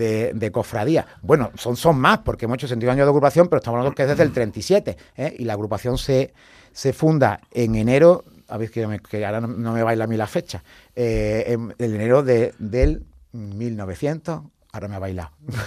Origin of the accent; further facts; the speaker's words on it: Vélez-Málaga, Andalusia, Spain; y como más veleño, de procesiones, de cofradías, de mayor arraigo, de mayor antigüedad.